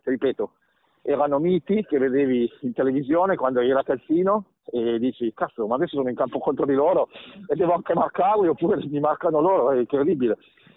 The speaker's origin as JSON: {"language": "Italian", "region": "Piedmont", "country": "Italy", "said": "io sono piemontese"}